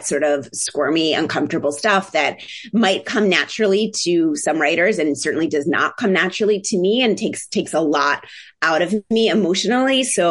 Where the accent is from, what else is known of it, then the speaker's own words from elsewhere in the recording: Philadelphia, Pennsylvania, United States; I'm working on a novel that is actually set in my hometown of Philadelphia.